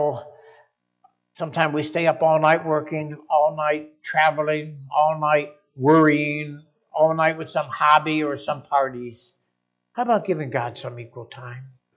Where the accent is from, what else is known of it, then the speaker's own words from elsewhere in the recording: Connecticut, United States; she was from Florida at the time, and I was from Connecticut